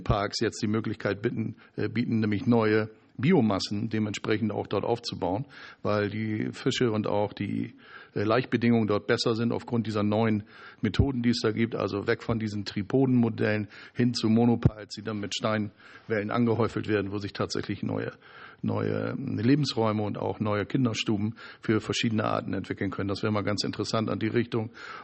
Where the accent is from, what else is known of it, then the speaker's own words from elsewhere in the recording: Bremerhaven, Bremen, Germany; Sie wissen, ich komme aus Bremerhaven